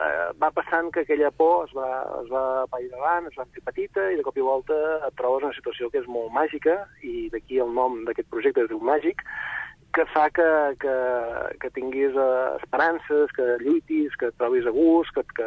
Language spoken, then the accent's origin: Catalan; Sant Martí Sarroca, Catalonia, Spain; nosaltres som pagesos del Penedès, de Sant Martí Sarroca, tenim un petit celler, una petita finca